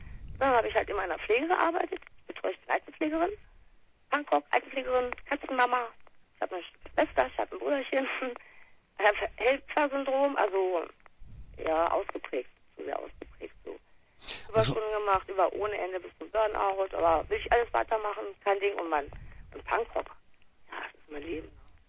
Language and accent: German; Bodenwerder, Lower Saxony, Germany; also born or lived in Braunschweig / Hannover / Gummersbach; now in Hameln, Germany; Eigentlich aus Bodenwerder, Münchhausenstadt. Hab dann aber auch, bin jetzt in Hameln, hab in Braunschweig gewohnt, in Hannover, in Gummersbach, bei Kölle und so.